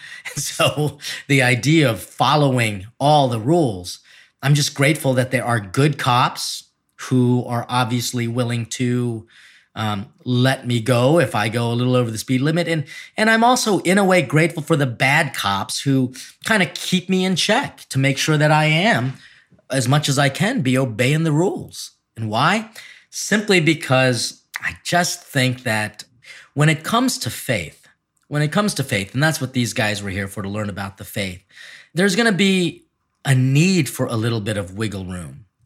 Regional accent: Philippines; You know, people might see me as a Filipino, as someone who's always going to be like super shy, more timid

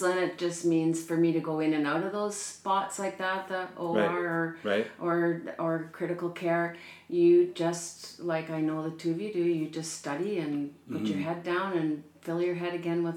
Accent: Ontario, Canada; now in Prince Rupert, Canada; I've been in the community for about 35 years. I came from Ontario, and I came here after working and traveling in a few other provinces and 2 other territories.

